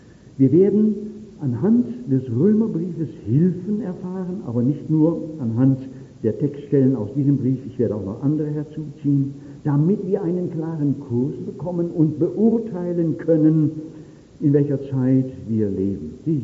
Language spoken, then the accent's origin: German; Baden-Württemberg, Germany; Ich gehe ja bei uns in meiner Heimat im weiteren Stuttgarter Raum auch in eine landeskirchliche Gemeinschaft.